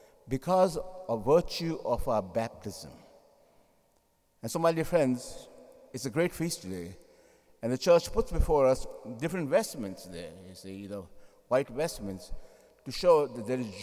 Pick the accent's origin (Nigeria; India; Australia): India; now in United States; I remember myself, growing up in India there, I just could not imagine, at Christmas time to sing the carol, the snow lay on the ground. We never had snow.